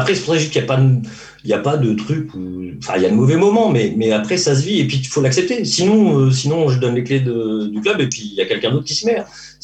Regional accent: Centre-Val de Loire, France; Je suis pas de la région, moi. Je suis arrivé en Mayenne il y a 6 ans. Je suis du Loir-et-Cher.

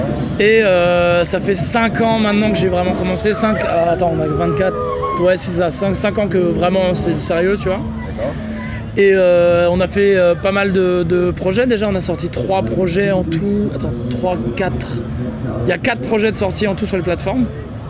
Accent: Château-Gontier, Pays de la Loire, France; on sait d'où on vient, tu vois, on vient de Château-Gontier, donc faut savoir d'où tu viens

